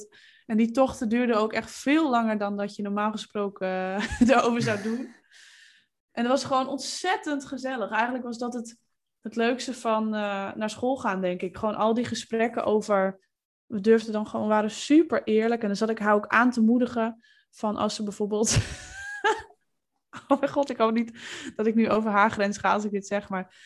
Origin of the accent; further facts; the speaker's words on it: Groningen, Netherlands; Want ik kom uit Groningen en... uit een klein dorpje in de provincie.